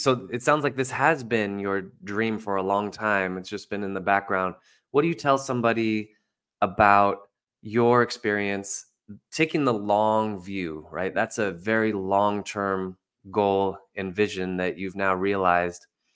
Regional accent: San Jose, California, United States; also born or lived in East Coast; grew up in San Jose. I was born on the East Coast, but I moved to San Jose when I was a little baby. So Bay Area since 1 year old, and I'm 43 now.

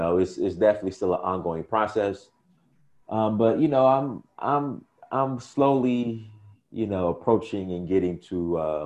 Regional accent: United States; I said, where are you from? I said, I'm a Black American.

